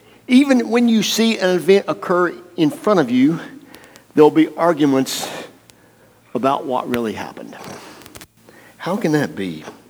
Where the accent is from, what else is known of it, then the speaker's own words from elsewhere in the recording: the South, United States; I come from the South. I still have never been north of the Mason-Dixon line on the east side of Mississippi. And down here, I grew up in the small towns.